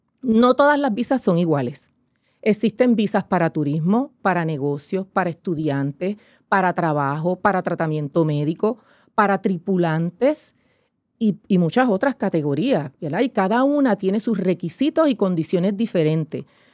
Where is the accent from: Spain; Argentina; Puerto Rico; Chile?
Puerto Rico; somos de aquí, practicamos la cultura puertorriqueña, hablamos como puertorriqueños